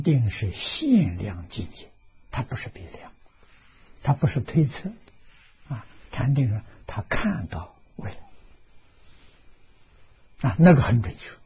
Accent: Dongxiang, China; 我小时候住在东乡，现在叫顺港，我们那里有个湖叫白湖啊，我们住在湖边上，离湖大概一里路

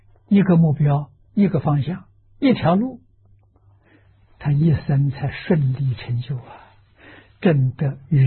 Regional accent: China; 我们中国人讲好景不长啊

